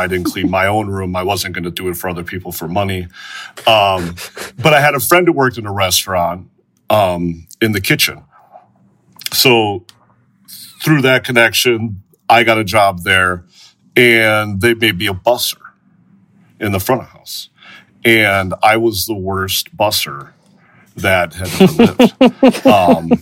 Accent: Wisconsin, United States; I'm from Door County, and when you work in Door County, you can get a job a year earlier than the rest of the state

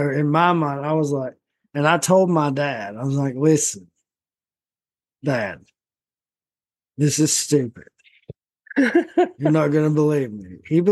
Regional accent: Appalachia, United States; I'm from Appalachia.

